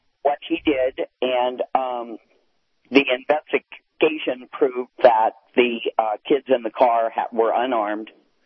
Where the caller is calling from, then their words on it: Florida, United States; I am calling from Florida to give you a heads up on the next Trayvon Martin case.